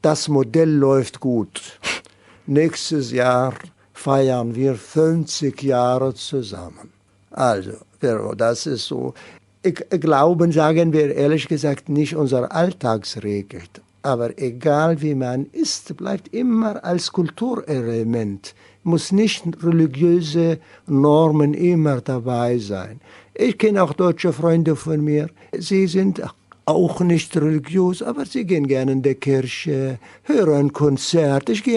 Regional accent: Palestine; German is a second language; Ich komme, wissen Sie, aus dem Land, die Wiege der Weltreligionen. Palästina

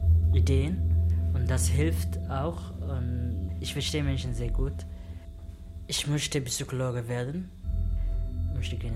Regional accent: Somalia; German is a second language; now in Germany; ich komme aus Somalia. Ich habe nie richtig Mathe gehabt in der Schule in Somalia.

